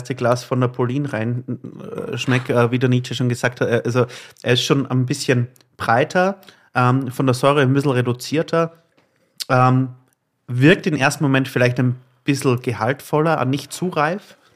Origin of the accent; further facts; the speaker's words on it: Austria; ich bin ja selber Österreicher